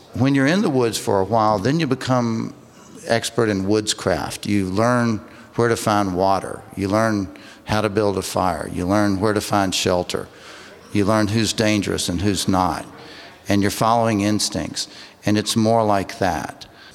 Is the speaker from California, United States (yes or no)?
no; Tennessee, United States; I grew up in Tennessee. My father's from Lizard Lick, Tennessee.